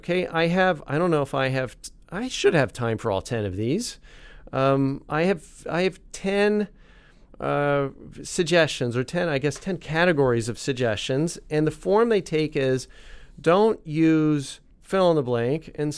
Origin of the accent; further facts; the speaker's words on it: United States; And I have nothing against the U.S. I'm American. I love my country and so on.